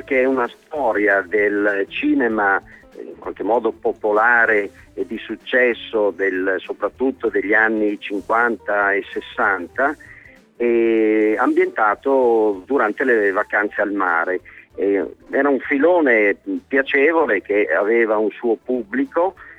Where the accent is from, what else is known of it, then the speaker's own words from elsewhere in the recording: Cividale del Friuli, Friuli-Venezia Giulia, Italy; now in Milan, Italy; anch'io sono di Cividale del Friuli, anche se vivo a Milano